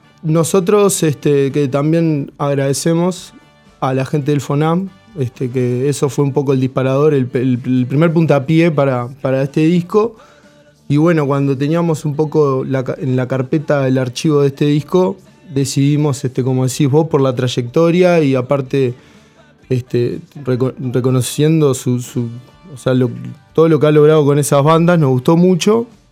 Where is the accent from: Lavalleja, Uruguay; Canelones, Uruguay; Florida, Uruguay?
Canelones, Uruguay; somos, bueno, del Pinar, de Lago Mar y de Atlántida.